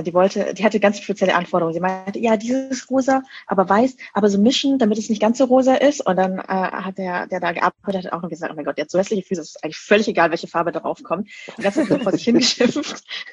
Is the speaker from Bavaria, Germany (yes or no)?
yes; Bavaria, Germany; ich bin auch in Niederbayern groß geworden, super konservative Gegend, Kleinstadt.